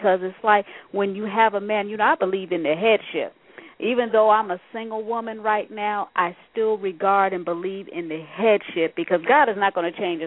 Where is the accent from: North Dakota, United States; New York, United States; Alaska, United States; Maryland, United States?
New York, United States; I was raised in New York, and I know a couple of times I was chased home after school with those bullies and stuff.